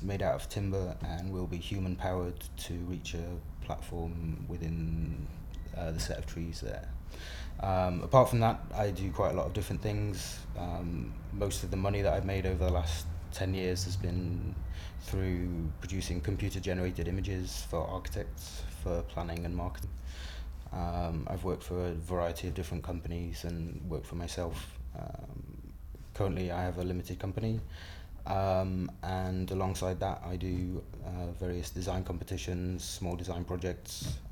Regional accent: Audlem, North West England, United Kingdom; born there; now in London, United Kingdom; I was born the 9th of June 1975. I was born in Audlem in Cheshire in the UK, but I now live in London.

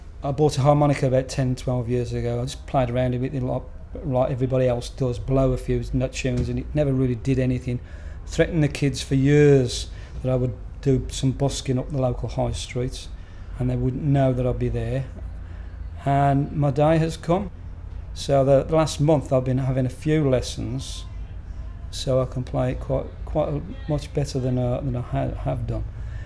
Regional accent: Birmingham, West Midlands, United Kingdom; I'm 54, and I'm from Birmingham.

